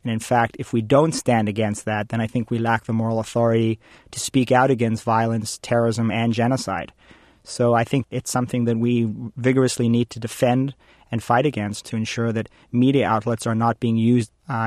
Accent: United States; First of all, as an American, you know, I object to anti-American speech.

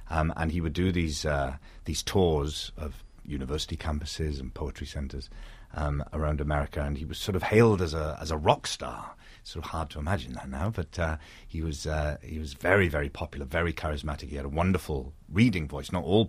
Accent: Port Talbot, Wales, United Kingdom; also born or lived in Liverpool; But I grew up in Port Talbot in South Wales, which is right next to Swansea

